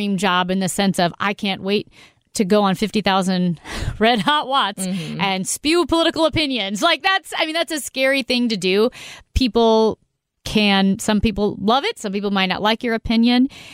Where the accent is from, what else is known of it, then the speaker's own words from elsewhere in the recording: St. Louis, Missouri, United States; because I grew up listening to KMOX. I'm from St. Louis, and I driving to hockey practice in the morning, my dad in the car were listening to KMOX.